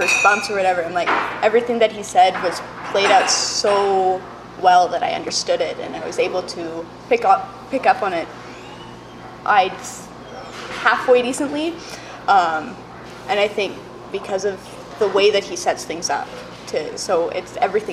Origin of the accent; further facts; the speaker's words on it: Alberta, Canada; also born or lived in Ontario / British Columbia; I was born in Southern Ontario and lived in Ontario until I was 5. And then my family moved out to Southern Alberta. Then we moved to BC, and then we're back to Alberta.